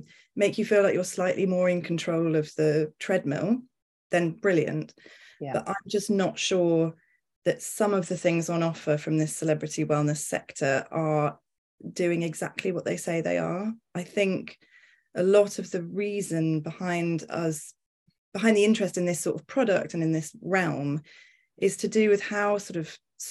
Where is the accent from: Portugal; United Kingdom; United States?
United Kingdom; I'm also British.